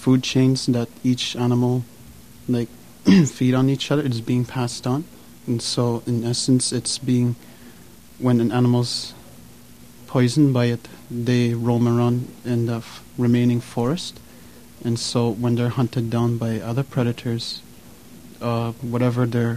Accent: Ontario, Canada; I'm from Grassy Knolls, Ontario. My clan is the Thunderbird

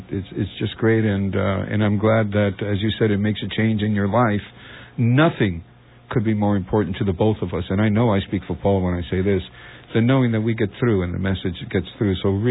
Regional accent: New York, United States; and you're from New Jersey, I'm from New York, we know what racial profiling is about.

